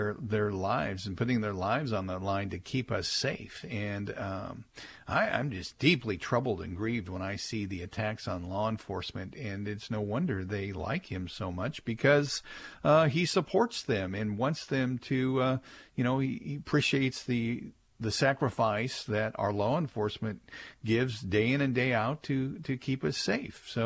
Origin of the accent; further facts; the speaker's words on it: Kansas City, Missouri, United States; And yesterday when he spoke in Kansas City, my hometown, in front of the veterans